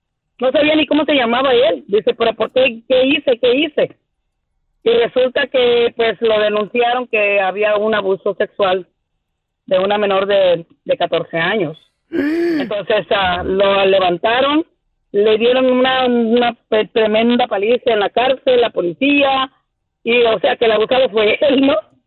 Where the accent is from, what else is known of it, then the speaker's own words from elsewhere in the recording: Mexico; Yo soy mexicana y mis hijos nacieron aquí.